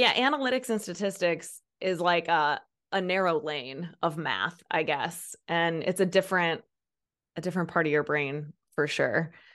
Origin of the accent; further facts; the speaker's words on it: Peoria, Illinois, United States; we grew up near in the Peoria area